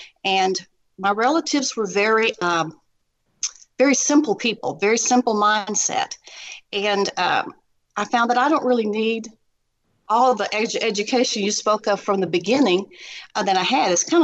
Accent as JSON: {"language": "English", "region": "the South", "country": "United States", "said": "You know, there's the prissiness in being a Southerner growing up in my generation."}